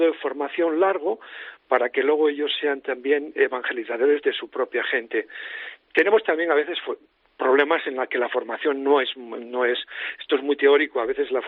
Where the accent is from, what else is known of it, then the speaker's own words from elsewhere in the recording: Spain; somos sacerdotes diocesanos españoles